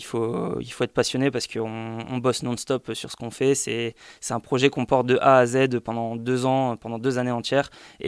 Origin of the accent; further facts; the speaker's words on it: Calais, Hauts-de-France, France; Je viens de Calais, j'ai fait un lycée général à Saint-Pierre à Calais et je suis parti du coup faire mes études à Artefix à Roubaix.